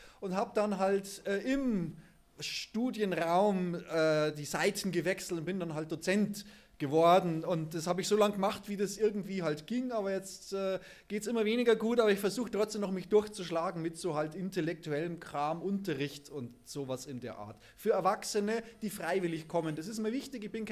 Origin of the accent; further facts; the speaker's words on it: Munich, Bavaria, Germany; das war in München, wo ich herkomme.